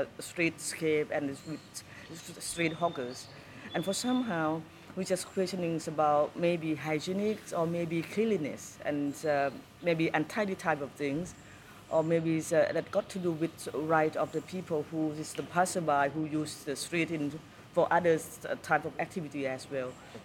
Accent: Bangkok, Thailand; English is a second language; also born or lived in Washington D.C., United States / London, United Kingdom; I'm basically a Bangkokian person. I grew up in Bangkok. Yes, lived majority of my life in Bangkok, yes.

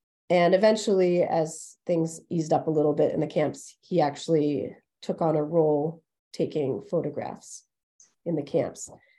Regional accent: Hudson, New York, United States

